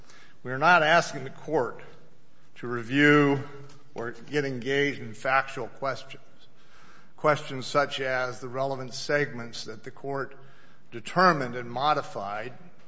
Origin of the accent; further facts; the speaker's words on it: Helena, Montana, United States; I'm an attorney from Helena, Montana.